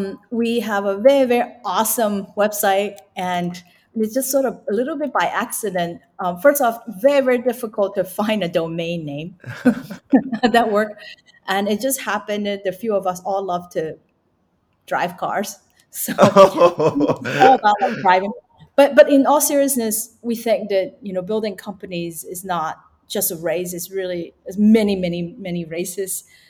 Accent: Wan Chai, Hong Kong; I grew up in Wan Chai, for God's sake.

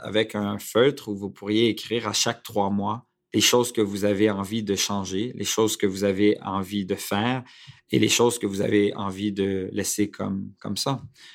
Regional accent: Quebec, Canada; Il est français d'origine, je suis québécois.

